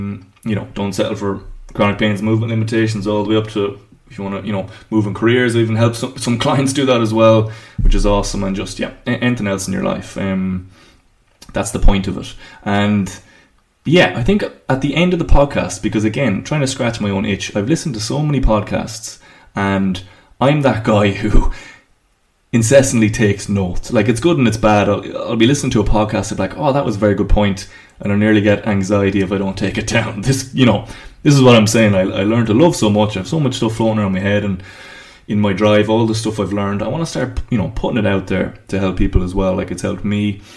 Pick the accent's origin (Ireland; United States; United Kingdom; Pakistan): Ireland; I'm from Ireland